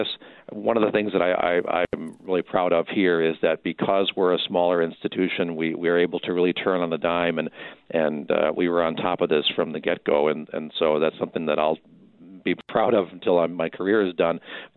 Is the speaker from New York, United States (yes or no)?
no; Milwaukee, Wisconsin, United States; I know I came from the Milwaukee area and I didn't know hospitals came this small before I moved up here 10 years ago.